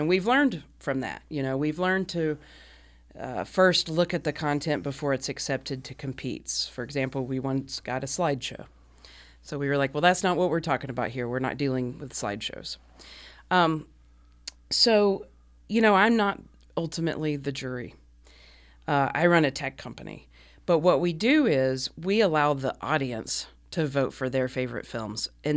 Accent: Mississippi, United States; I was raised Southern Baptist in Mississippi and am married to a woman and have two kids

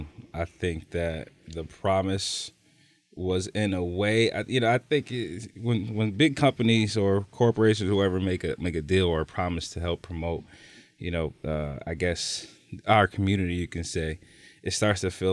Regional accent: Niagara Falls, New York, United States; We come from Niagara Falls, where we don't have that.

